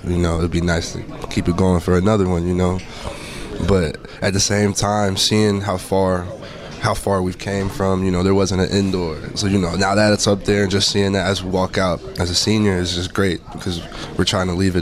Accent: Indianapolis, Indiana, United States; Growing up in Napa, it was cool. You know, my side of town, it was just big enough to where you know everybody

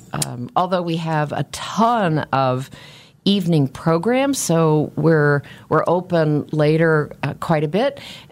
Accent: West Coast, United States; You know, I'm one of those Americans that moved growing up and moved as an adult, but I am a West Coast person, and I discovered that when I lived on the East Coast for 8 years.

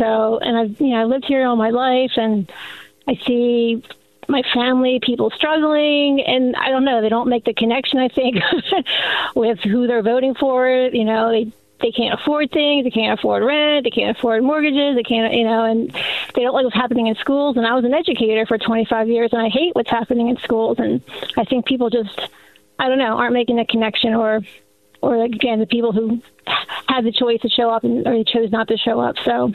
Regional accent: New Jersey, United States; Yeah, we don't say New Jersey. We say we're from Jersey.

